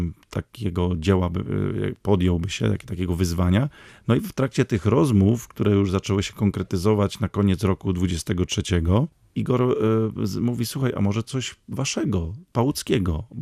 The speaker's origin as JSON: {"language": "Polish", "town": "Żnin", "region": "Kuyavian-Pomeranian Voivodeship", "country": "Poland", "said": "ja jestem ze Żnina, więc no to ten związek z miastem."}